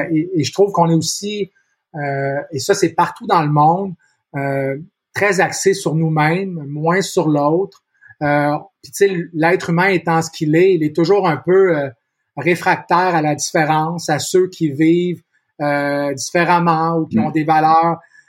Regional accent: Montreal, Quebec, Canada; moi, je suis né ici, je suis né à Montréal, je vis encore à Montréal.

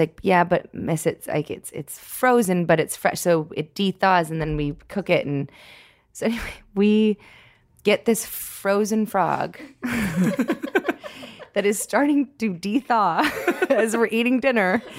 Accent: Toronto, Ontario, Canada; I grew up in Toronto, and we used to go to Chinatown. It's the most ethnically diverse city in the whole world.

